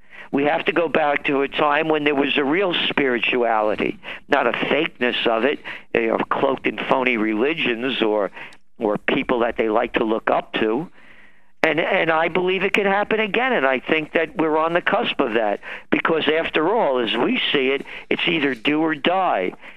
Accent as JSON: {"language": "English", "country": "United States", "said": "Again, I'm an American, and I believe in what the founding fathers of this country established"}